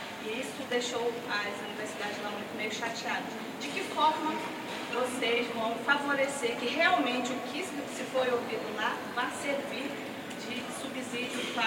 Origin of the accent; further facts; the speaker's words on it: Manaus, Amazonas, Brazil; E lá na Amazônia, eu venho de Manaus